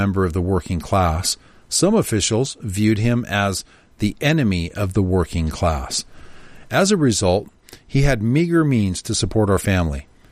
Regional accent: Hungary; now in Canada; I was born in Hungary in World War II to middle-class parents. During communist occupation of Hungary after World War II, my family experienced living in constant fear and increasing poverty.

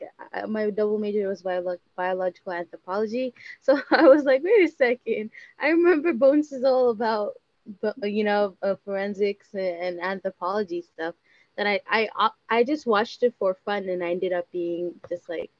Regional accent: San Diego, California, United States; also born or lived in Addis Ababa, Ethiopia; I was born in Addis Ababa, Ethiopia, just like Bizrat, but I grew up here in the U.S. or in San Diego most of my life.

